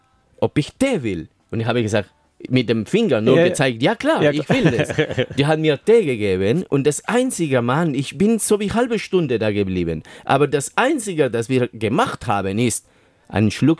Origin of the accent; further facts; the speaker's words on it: Peru; German is a second language; now in Germany; die haben mir gefragt, ja, wo ich herkomme. Habe ich gesagt, Peru.